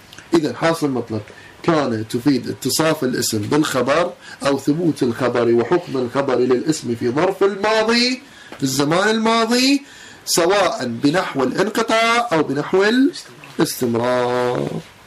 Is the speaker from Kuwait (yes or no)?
yes; Kuwait; مو عندنا بالكويت عندنا الضحى العود هو من الساعة 11